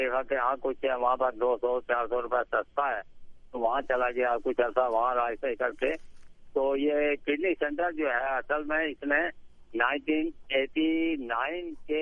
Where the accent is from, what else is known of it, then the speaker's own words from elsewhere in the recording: Azad Kashmir, Pakistan; now in Karachi, Pakistan; ہمارا تعلق آزاد کشمیر سے ہے